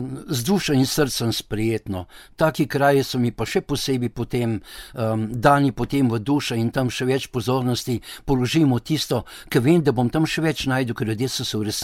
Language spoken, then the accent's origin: Slovenian; Canada; Ne, jaz sem pa iz Kanade.